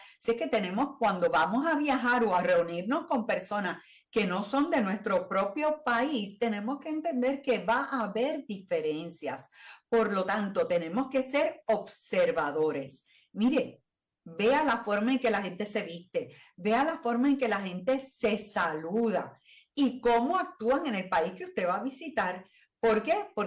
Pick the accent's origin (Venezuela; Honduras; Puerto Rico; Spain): Puerto Rico; Desde nuestro punto de vista, en este caso, como puertorriqueños.